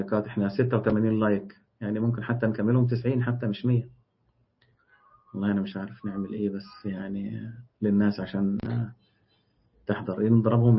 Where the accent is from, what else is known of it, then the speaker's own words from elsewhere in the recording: Egypt; وفي بلاوي كتير بتحصل زي اللي شفناه النهاردة عندنا في مصر، غير الناس اللي هتكسر إزاز في الشارع.